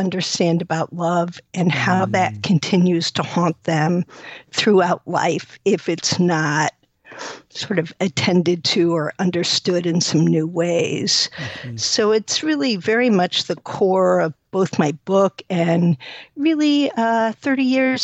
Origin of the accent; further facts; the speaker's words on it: New York, United States; now in Evanston, United States; I'm calling from Chicago, actually Evanston, Illinois.